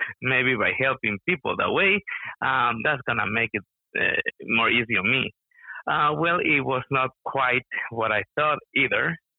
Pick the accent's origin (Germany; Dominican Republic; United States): Dominican Republic; born there; first language Spanish; English is a second language; My Spanish I was born in Dominican Republic, so I'm native Spanish speaker.